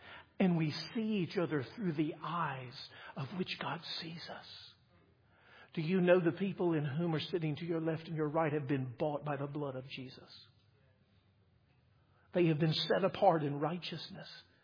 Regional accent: Mississippi, United States; I met someone from Mississippi, and I'm from Mississippi.

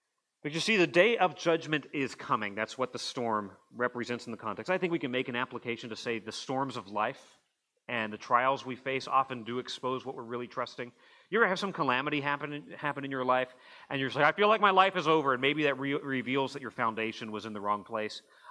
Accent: Arizona, United States; now in Mobile, United States; Where I grew up in Arizona, I think probably similar climate to what ancient Israel had compared to what we have.

